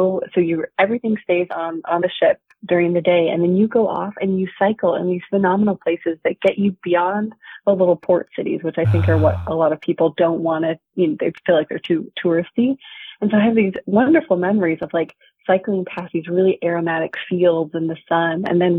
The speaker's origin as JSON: {"language": "English", "town": "Seattle", "region": "Washington", "country": "United States", "tie": "born or raised there", "said": "Well, I actually grew up in a literary city. I grew up in Seattle, Washington."}